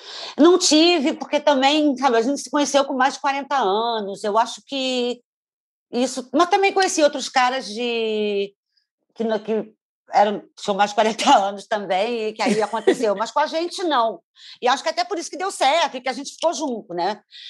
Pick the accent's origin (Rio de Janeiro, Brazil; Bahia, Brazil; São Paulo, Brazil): Rio de Janeiro, Brazil; Eu sou muito branca e sou carioca.